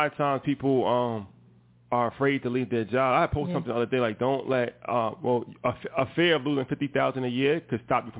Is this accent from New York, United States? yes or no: yes; New York, United States; especially like we come from New York